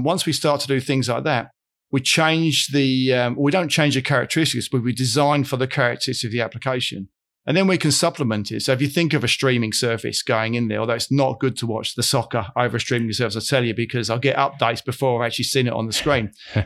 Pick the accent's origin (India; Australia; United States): Australia; We're from Australia. We have some very remote stuff.